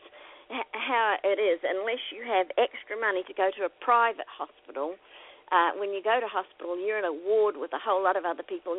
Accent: New Zealand; I was raised up in New Zealand, and they live under socialized medicine there

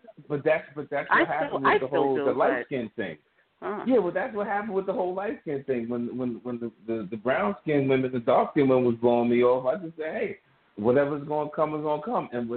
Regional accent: Astoria, New York, United States; I grew up in Astoria. I have more Greek friends than black friends.

